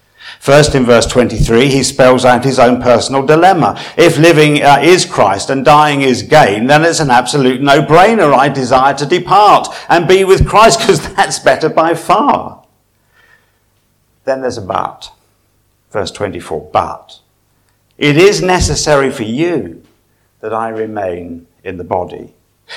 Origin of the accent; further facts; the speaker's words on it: East of England, United Kingdom; I come from Suffolk, where you probably know we're a little bit backward